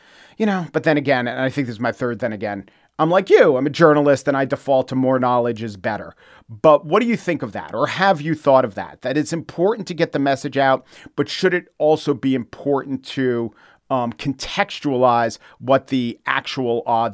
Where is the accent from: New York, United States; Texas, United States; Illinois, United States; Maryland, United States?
New York, United States; New York City; As a New Yorker, you probably know.